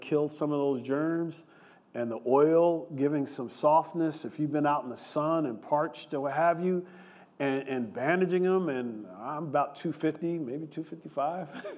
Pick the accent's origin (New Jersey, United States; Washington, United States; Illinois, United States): New Jersey, United States; I grew up in New Jersey, many of you know, and about a year or so ago, I went back home, and I walked around the neighborhood.